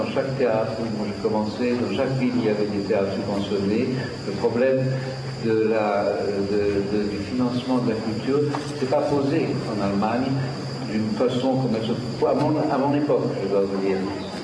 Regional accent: Switzerland; D'abord, je suis suisse.

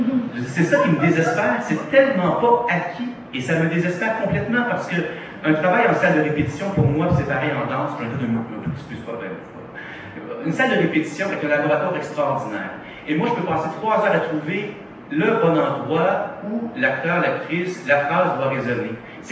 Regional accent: Quebec, Canada; je suis Québécois et je ne sais plus qui je suis. Donc, je suis autant Européen qu'Américain.

